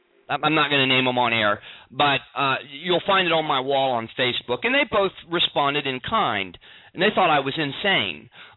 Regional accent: Texas, United States; Well, JC, I I'm from Texas, JC

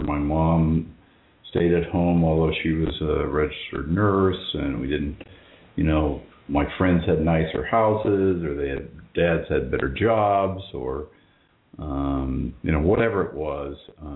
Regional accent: Indiana, United States; I grew up in Indiana, and a town that they took me to the lower side of town, if you will, and were telling me that, well, see, look at these houses and look at these shacks.

